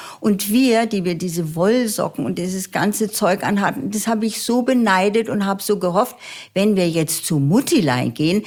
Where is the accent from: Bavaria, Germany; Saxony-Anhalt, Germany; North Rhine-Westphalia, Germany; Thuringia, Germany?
Bavaria, Germany; Grünwald; Bei uns in Grünwald war die Schule damals geteilt auf evangelisch und katholisch.